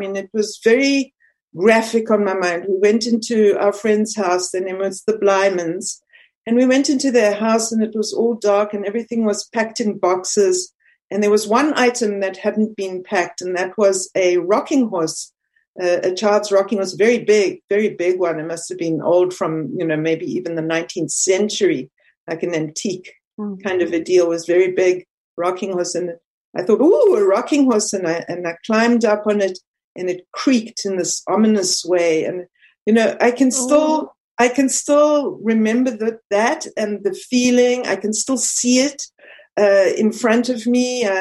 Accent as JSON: {"language": "English", "country": "South Africa", "tie": "born or raised there", "moved": "yes", "said": "And I got many benefits from growing up in South Africa that I hope that people living in South Africa can still benefit in that way."}